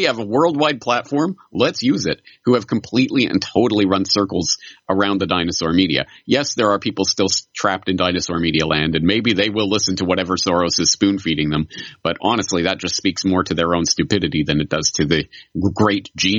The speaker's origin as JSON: {"language": "English", "country": "Canada", "lives_now": "Japan", "said": "I'm a Canadian in Japan"}